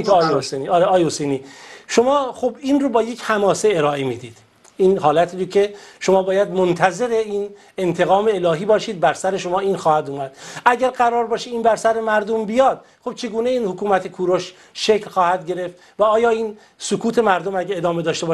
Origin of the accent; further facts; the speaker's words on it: Iran; ما هم به عنوان یه ایرانی تلاش خواهیم کرد که بهترین ها رو انتخاب بکنیم